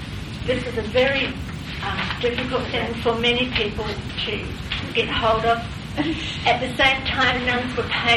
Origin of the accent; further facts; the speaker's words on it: South Island, New Zealand; now in Australia; I'm a New Zealander from the South Island. We're very parochial there.